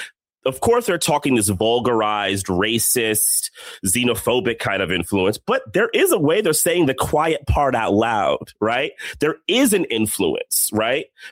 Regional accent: New York, United States; You know, I'm from New York. That kind of vibe.

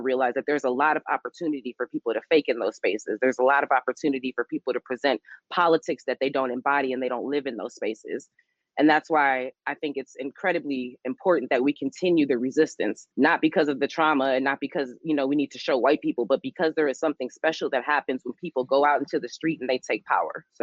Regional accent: St. Louis, Missouri, United States; I'm from St. Louis, aka now known as Ferguson.

